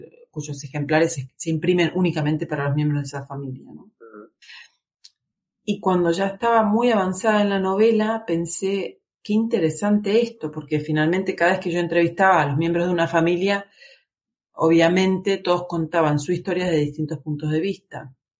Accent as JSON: {"language": "Spanish", "country": "Argentina", "lives_now": "Spain", "said": "cuando diga cazadora es porque ya soy española. Porque en Argentina decimos campera, que no tiene nada que ver, ¿no?"}